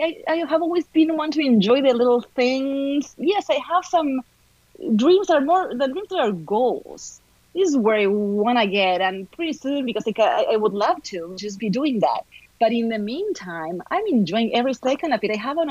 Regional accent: Argentina; now in United States; location, I came from Argentina, right? So anything within the US is such a short trip away, right?

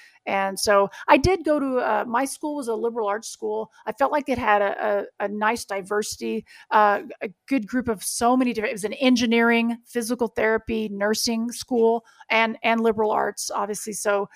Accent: Tell City, Indiana, United States; So that's about as close as most people have gotten to Tell City, Indiana.

